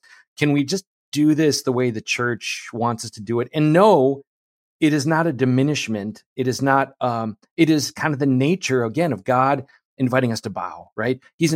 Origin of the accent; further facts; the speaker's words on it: Oshkosh, Wisconsin, United States; So growing up in Oshkosh, Wisconsin, mainly in a family with very devout warrior Catholic parents